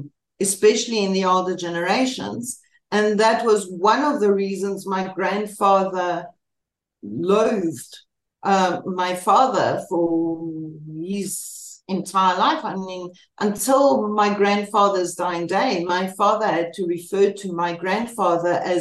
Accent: Trieste, Friuli-Venezia Giulia, Italy; I come from Viale 20 Settembre, which is one of the streets in the center.

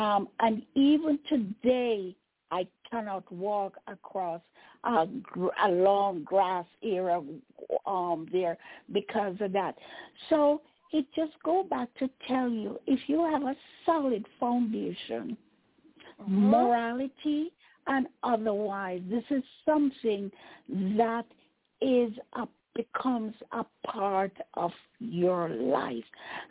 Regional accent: Jamaica; is because I'm a Jamaican and because I went to Crescent.

